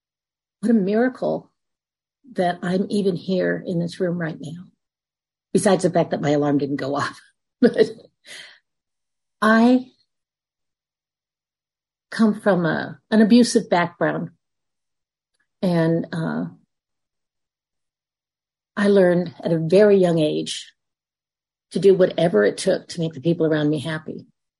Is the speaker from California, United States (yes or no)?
yes; California, United States; moved away; I'm originally from California and we moved to Kentucky 28 years ago.